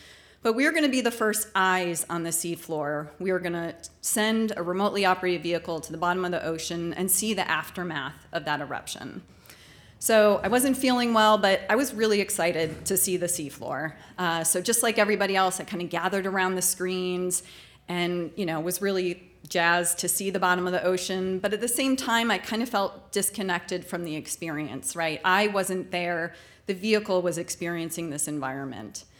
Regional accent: Midwest, United States; I grew up in the Midwest, 1,000 miles from the ocean. I never knew a single scientist growing up

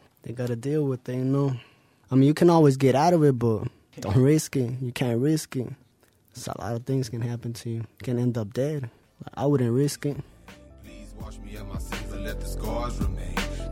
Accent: West Valley City, Utah, United States; I'm 21 years old. I'm from West Valley City.

